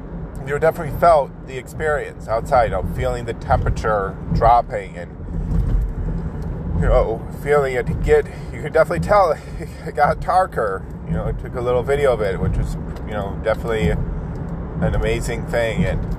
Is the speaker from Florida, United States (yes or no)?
no; Buffalo, New York, United States; Started in Mexico and went through my hometown of Buffalo, and it was a once in a lifetime opportunity.